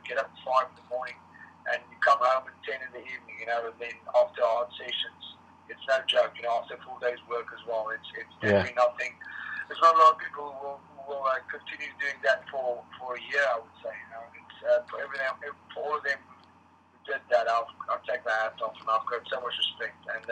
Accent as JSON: {"language": "English", "country": "Namibia", "tie": "born or raised there", "said": "Yeah, you know, I grew up in Namibia, you know, I'm from Namibia. Through and through."}